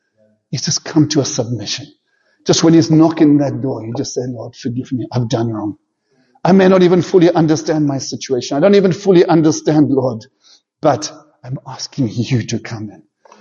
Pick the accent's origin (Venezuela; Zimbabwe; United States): Zimbabwe; moved away; I never wanted to leave Zimbabwe all my life. I grew up in Zimbabwe.